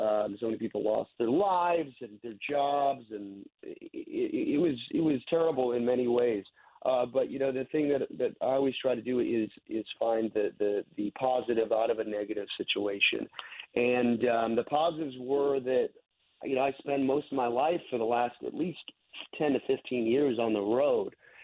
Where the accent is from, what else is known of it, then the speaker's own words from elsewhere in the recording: Swampscott, Massachusetts, United States; now in Salem, United States; I'm originally from Swampscott, Massachusetts, which is the neighboring town of Salem. Then I moved to Salem, I want to say, in like about 2010.